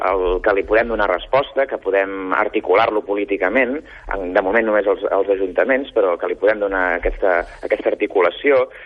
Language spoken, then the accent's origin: Catalan; Molins de Rei, Catalonia, Spain; el meu poble, de Molins de Rei